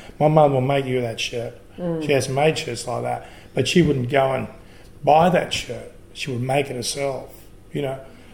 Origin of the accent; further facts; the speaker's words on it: Sydney, New South Wales, Australia; the suburb compared to the suburb that I grew up in Woolloomooloo, I wouldn't compare.